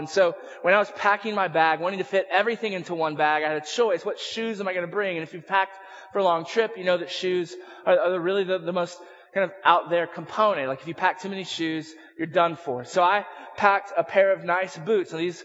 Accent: Colorado, United States; Now, I'm from Colorado, and so I have a fair amount of pride in knowing what trekking means and what it means to be a trekker. I'm from Colorado.

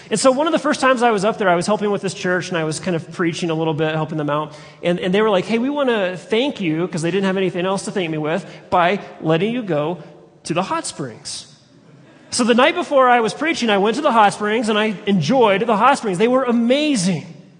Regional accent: Dallas, Texas, United States; born there; also born or lived in Colorado; I'm not technically a native of Colorado, just to clarify that. I was born in Dallas. But I've lived most of my life in Colorado.

